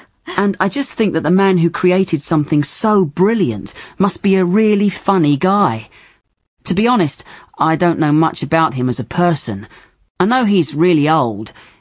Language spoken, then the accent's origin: English; Brighton, South East England, United Kingdom; I'm 17 and I'm from Brighton.